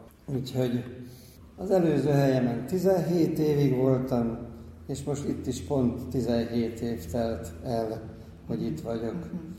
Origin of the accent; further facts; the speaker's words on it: Pest, Hungary; én meg a Gödöllői dombság nyúlványaiból származom